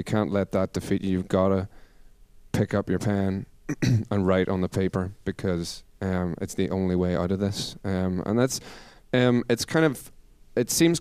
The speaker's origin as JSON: {"language": "English", "country": "Ireland", "tie": "born or raised there", "said": "I wrote an album about growing up in Ireland."}